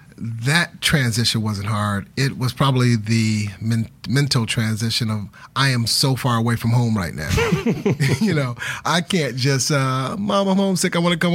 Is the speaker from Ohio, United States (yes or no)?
no; Detroit, Michigan, United States; So I initially came from Detroit, Michigan, with a degree from Michigan State University.